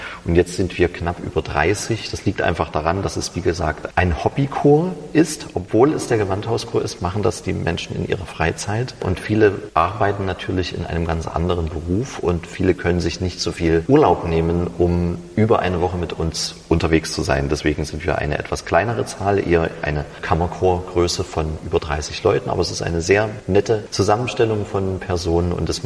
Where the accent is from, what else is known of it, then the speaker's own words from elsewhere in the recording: Saxony, Germany; Ich komme aus Sachsen in Deutschland, lebe in Leipzig